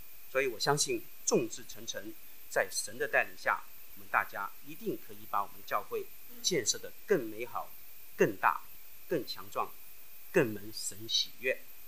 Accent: Hong Kong; also born or lived in Wenzhou, Zhejiang, China; 我是在中国浙江温州出生的，然后在香港长大。我的外婆，我们的老家是在浙江苍南，就是浙江跟福建的交界的地方啊。

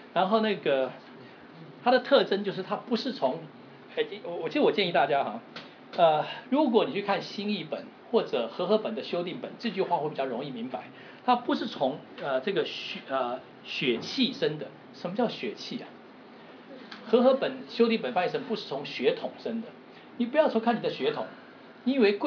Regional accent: Taiwan; 至少我长大在台湾那个环境里面

